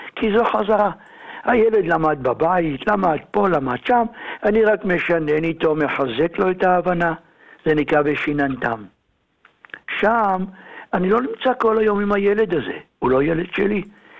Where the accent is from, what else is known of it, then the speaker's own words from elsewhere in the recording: Jerusalem, Jerusalem District, Israel; אני מדבר בירושלים, בבית ישראל, היה רק שני חדרים.